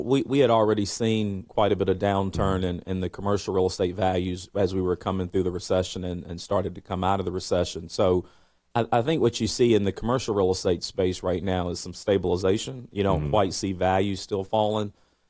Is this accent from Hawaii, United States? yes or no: no; Winston-Salem, North Carolina, United States; I'm originally from Winston-Salem, so this is my backyard, and went to school in Raleigh, and always been here in North Carolina